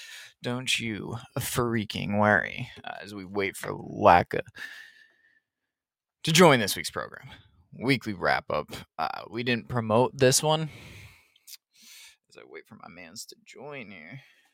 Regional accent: New England, United States; Again, we are both from New England.

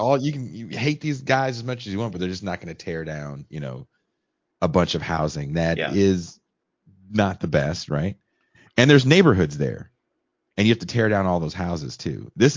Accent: Richmond, California, United States; also born or lived in Oakland; I'm from the East Bay. Like, I was born in Oakland. I grew up in Richmond, California. It's the East Bay.

